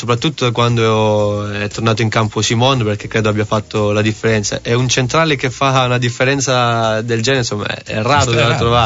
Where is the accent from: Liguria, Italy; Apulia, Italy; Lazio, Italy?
Apulia, Italy; Ugento; la mia squadra del cuore è l'Ugento, la squadra del mio paese.